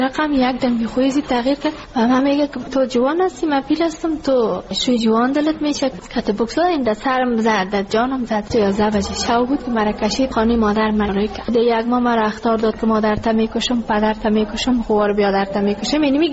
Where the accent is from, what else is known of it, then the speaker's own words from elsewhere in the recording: Ghazni, Afghanistan; now in Kabul, Afghanistan; ما کابل آمده از غزنی هستم.